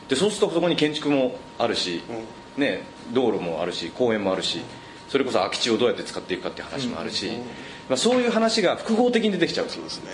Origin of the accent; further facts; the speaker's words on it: Saga, Japan; 僕地元佐賀なんですけど